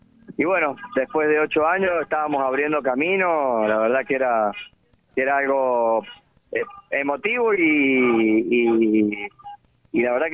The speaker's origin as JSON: {"language": "Spanish", "town": "Pocito", "region": "San Juan", "country": "Argentina", "tie": "born or raised there", "said": "Exactamente, nacido en San Juan, en Pocito, que está a 30 kilómetros."}